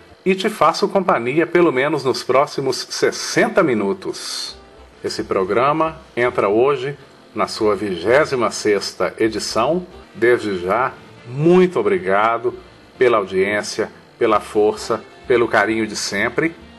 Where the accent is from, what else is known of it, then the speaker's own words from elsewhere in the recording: Sete Lagoas, Minas Gerais, Brazil; eu sou de Sete Lagoas, Minas Gerais.